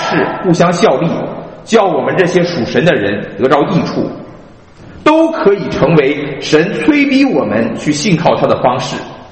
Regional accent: China; 包括我们原来所来自的中国那各样的无论是疫情还是各样的不公不义的事情

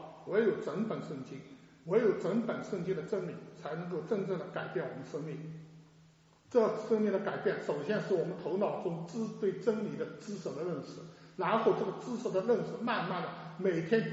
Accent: China; 虽然有的时候我们中国人就今天饭吃过没有

